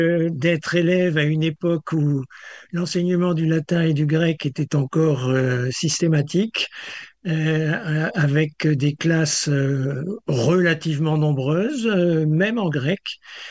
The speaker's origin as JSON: {"language": "French", "town": "Lille", "region": "Hauts-de-France", "country": "France", "tie": "born or raised there", "said": "Je suis du Nord, je suis natif de Lille et attaché à la Flandre telle que Lille la présente aujourd'hui."}